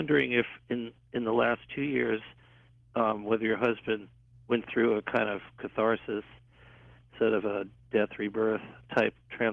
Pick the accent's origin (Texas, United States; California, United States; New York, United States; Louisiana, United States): New York, United States; why I grew up in New York, where I had all that access to sports